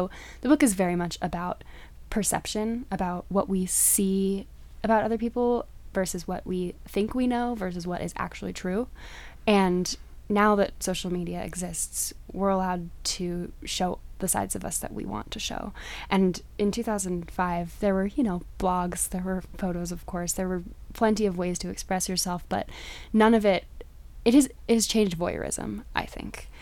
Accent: Fort Collins, Colorado, United States; I'm from Fort Collins, and I've lived in many different houses in Fort Collins, and most of them have been on, like, cul-de-sacs, smaller suburban streets

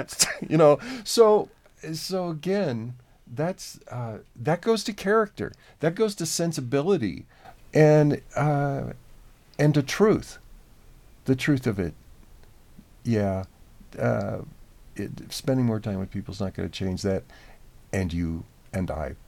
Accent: Oregon, United States; I grew up in Oregon, and so I knew Ken from a young age

